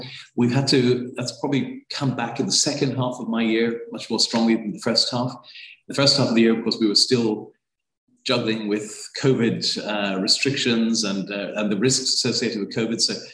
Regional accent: Dublin, Leinster, Ireland; of course, I'm Irish. I grew up in Dublin.

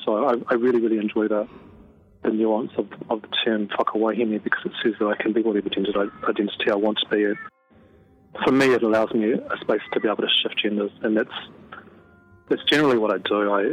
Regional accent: Christchurch, Canterbury, New Zealand; born or raised there

